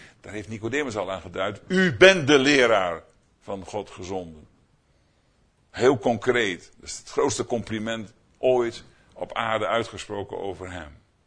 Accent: Netherlands; Nu ja, nu gaan we natuurlijk rekenen, want daar zijn we Hollanders voor.

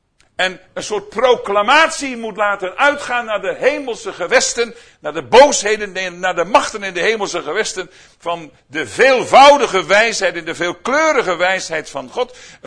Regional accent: Netherlands; Nu ja, nu gaan we natuurlijk rekenen, want daar zijn we Hollanders voor.

